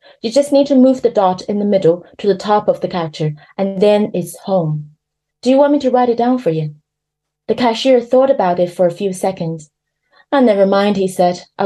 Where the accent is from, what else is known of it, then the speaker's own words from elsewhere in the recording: Ireland; like in Ireland, people often say, where are you from? Because we like, you know, we ask each other, where are you from?